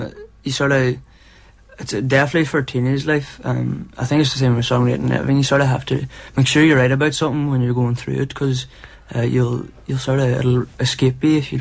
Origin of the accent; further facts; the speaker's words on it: Letterkenny, County Donegal, Ireland; We're four foresters from Letterkenny, County Donegal.